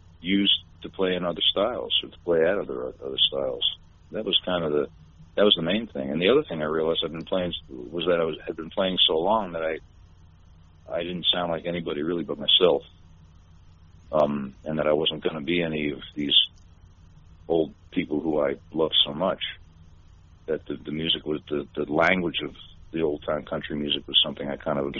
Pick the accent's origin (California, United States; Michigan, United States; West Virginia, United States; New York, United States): New York, United States; I grew up in New York, in the city, and that music was really all over the radio